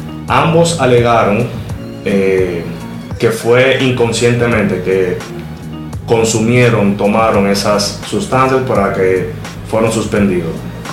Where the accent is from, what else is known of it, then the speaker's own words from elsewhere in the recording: Dominican Republic; como dominicano me duele ver ese tipo de situaciones